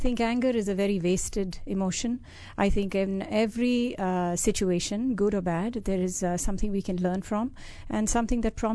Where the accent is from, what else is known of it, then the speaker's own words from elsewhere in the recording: India; I grew up in India, was brought up in lots of different parts of India because my father was in the armed forces as a fighter pilot and commanding officer. So I moved from place to place